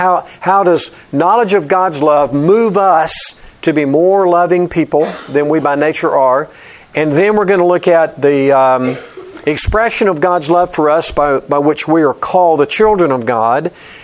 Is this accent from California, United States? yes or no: no; Alabama, United States; that spiritual community from my hometown in Alabama